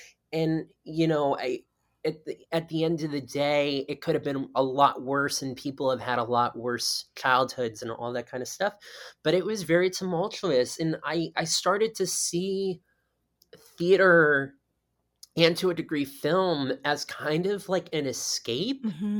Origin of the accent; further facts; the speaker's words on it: Florida, United States; I grew up in South Florida and we had the Broward Center for the Performing, right, Arts